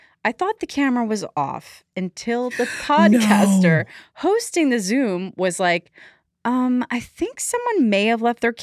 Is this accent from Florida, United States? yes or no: no; Maryland, United States; I'm from Maryland, so but I know you don't do that.